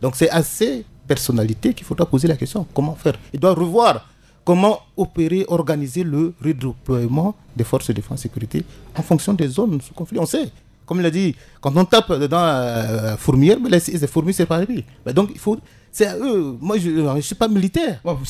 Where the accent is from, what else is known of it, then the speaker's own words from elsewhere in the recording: Central African Republic; Je vais m'avoir celle des députés de la nation qui l'ont exprimé tout à l'heure en tant que centrafricain.